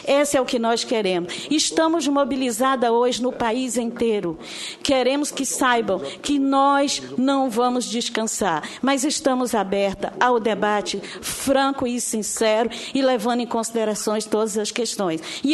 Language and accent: Portuguese; Rio de Janeiro, Brazil; Eu sou do Rio de Janeiro